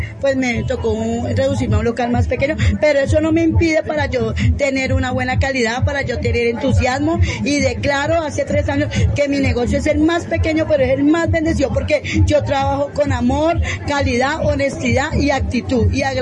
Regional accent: Espinal, Tolima, Colombia; now in Bogotá, Colombia; Sí, yo soy del Espinal, directamente del Espinal a Bogotá.

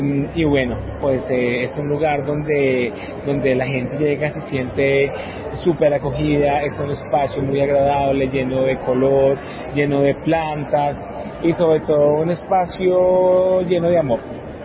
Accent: Líbano, Tolima, Colombia; yo soy del Líbano, Tolima

